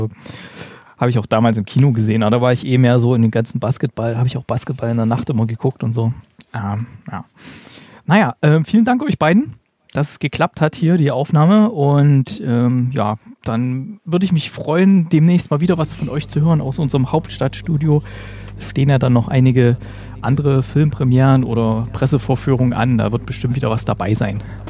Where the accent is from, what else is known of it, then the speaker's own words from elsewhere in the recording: East Germany, Germany; Damit kenne ich mich ja aus, ich komme ja aus dem Osten.